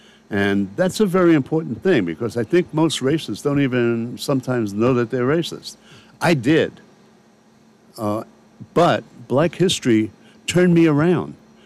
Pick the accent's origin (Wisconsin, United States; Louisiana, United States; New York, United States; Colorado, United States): New York, United States; New York City; Yeah, I was brought up in New York City, which is supposed to be a northern, you know, liberal place.